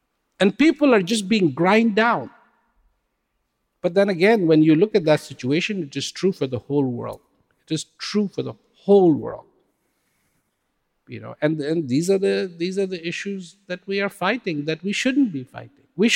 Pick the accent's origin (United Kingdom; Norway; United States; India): India; born there; Of course, I was born in India, so I'm exempt.